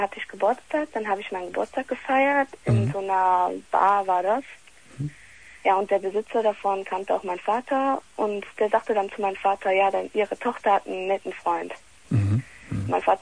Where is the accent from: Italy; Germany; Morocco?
Italy; Ich bin Italienerin.